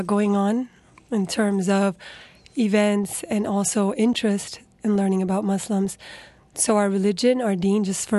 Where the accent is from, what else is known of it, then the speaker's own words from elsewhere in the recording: United States; For example, I'm, you know, Latina and I'm American.